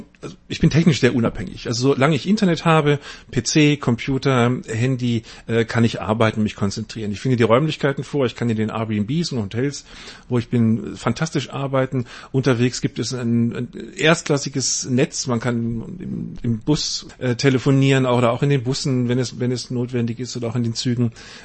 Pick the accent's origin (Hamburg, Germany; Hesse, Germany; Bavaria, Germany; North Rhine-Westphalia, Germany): Bavaria, Germany; Munich; aus München, 59 Jahre alt